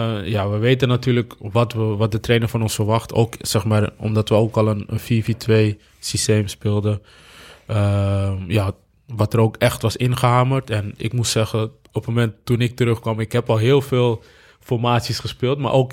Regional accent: Amsterdam, North Holland, Netherlands; Ik kom uit Amsterdam... Ik was in Amsterdam-Oost geboren, vlakbij de meer. En op het moment zeg maar, dat ik verhuisde naar de Bijlmer

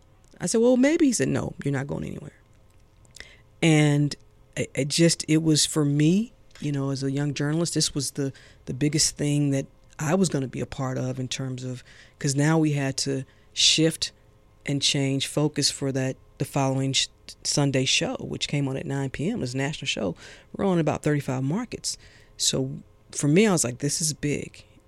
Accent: United States; So I didn't have time to absorb it all as just an American, as a citizen, as a resident, to take that all in and deal with my emotions.

